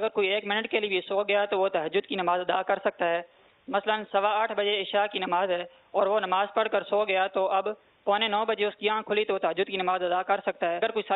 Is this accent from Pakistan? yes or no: yes; Attock, Punjab, Pakistan; میرا تعلق اٹک شہر سے ہے اور میں جامعۃ المدینہ فیضان اتار اٹک میں سکس ایئر کا طالب علم.